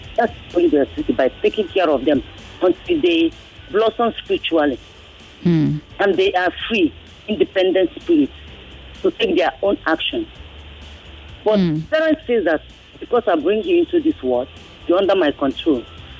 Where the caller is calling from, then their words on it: Makoko, Lagos, Nigeria; I'm calling from Makoko.